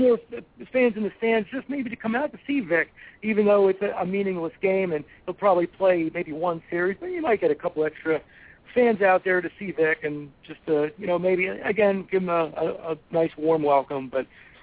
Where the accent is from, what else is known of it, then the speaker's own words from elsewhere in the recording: Allentown, Pennsylvania, United States; I grew up in Allentown, Pennsylvania, just about 60 miles north of Philly.